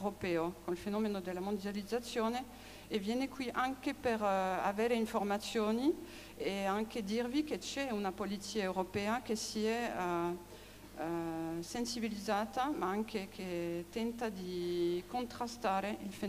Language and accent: Italian; France; Io mi rivolgo a voi in quanto francese, ma anche di origine italiana.